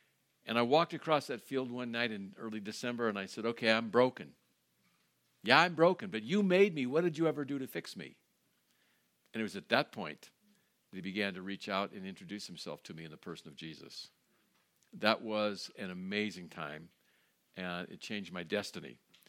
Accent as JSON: {"language": "English", "region": "California", "country": "United States", "tie": "born or raised there", "said": "I am from California. I'm delighted to be with you. I grew up in Judaism in Northern California."}